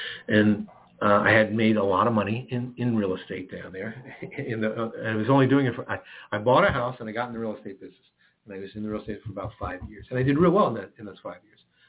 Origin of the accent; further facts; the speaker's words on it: New York City, New York, United States; I'm a New Yorker. I'm from New York City. I love New York City.